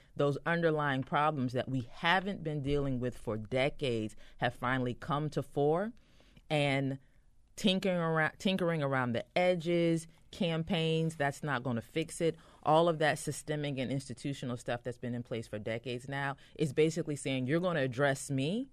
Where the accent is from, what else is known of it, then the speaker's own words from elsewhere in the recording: Ohio, United States; now in Baltimore, United States; I'm not originally from Baltimore. I'm originally from a little town in Ohio. I've been in the Baltimore area for about 18 years, and I've been in Baltimore City for about 13 years.